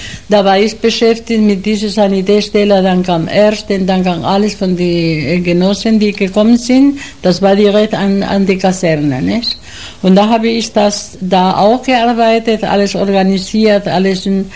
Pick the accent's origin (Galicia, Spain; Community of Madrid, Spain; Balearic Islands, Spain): Community of Madrid, Spain; Madrid; born there; German is a second language; Ich bin geboren in Madrid. Und das war auch ein Arbeiterviertel, Los Cuatro Caminos.